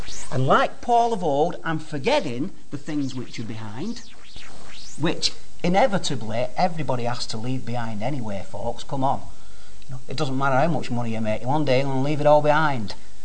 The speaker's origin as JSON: {"language": "English", "region": "England", "country": "United Kingdom", "said": "I'm an Englishman. Through and through, I guess, if I'm being honest. British citizen, that's what it says on my passport."}